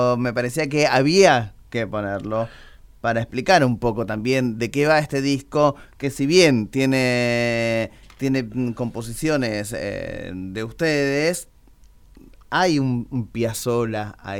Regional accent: Buenos Aires, Argentina; los que estemos y los que somos de Buenos Aires o del país

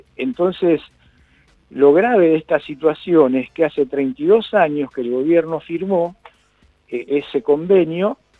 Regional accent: Argentina; Nosotros somos argentinos

